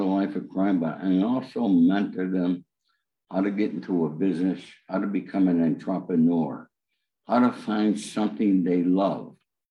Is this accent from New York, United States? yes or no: yes; Rome, New York, United States; born there; My journey began in upstate New York. I was born in Rome, New York. I began hustling on the streets at the age of 12.